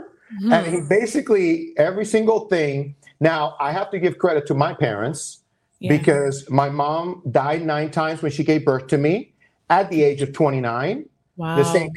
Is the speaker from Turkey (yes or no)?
no; Puerto Rico; I'm from Puerto Rico, most people know. That's why we have the Caribbean connection.